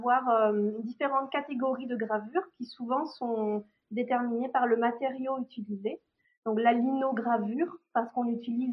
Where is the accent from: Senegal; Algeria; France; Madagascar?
France; Brittany; Oui, je suis bretonne, finistérienne.